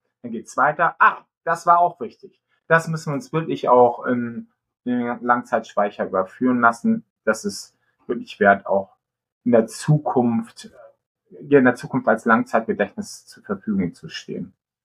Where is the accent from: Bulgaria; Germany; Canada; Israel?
Germany; Lübeck, Schleswig-Holstein; ich komme ja ursprünglich aus Lübeck